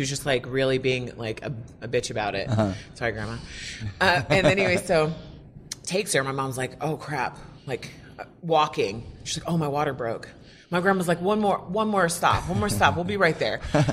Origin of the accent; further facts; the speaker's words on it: Sydney, New South Wales, Australia; born there; I was born outside the Sydney Opera House.